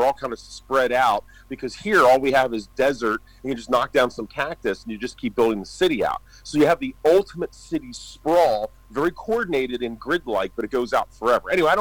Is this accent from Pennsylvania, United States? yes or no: yes; Philadelphia, Pennsylvania, United States; I mean, I come from Philadelphia, so I always think of Philly and New York and all these big cities.